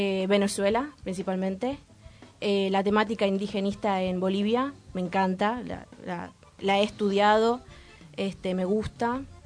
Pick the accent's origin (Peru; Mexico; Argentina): Argentina; San Miguel, Buenos Aires Province; Soy de San Miguel. Así que todos los días para la UBA, para Capital, trabajo allá también